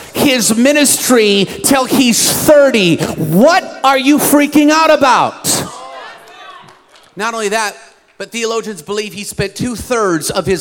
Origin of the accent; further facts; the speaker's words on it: Seattle, Washington, United States; I grew up in Seattle.